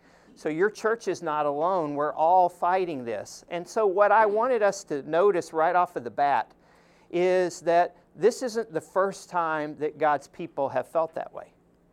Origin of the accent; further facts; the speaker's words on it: Fort Worth, Texas, United States; now in Nashville, United States; I am from Fort Worth, Texas. I did make my way to Nashville.